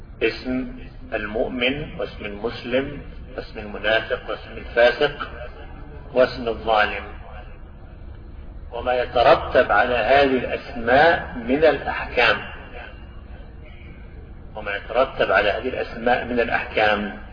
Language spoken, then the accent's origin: Arabic; Damietta Governorate, Egypt; وبلدة السواحل عندنا في دمياط ليست منكم ببعيد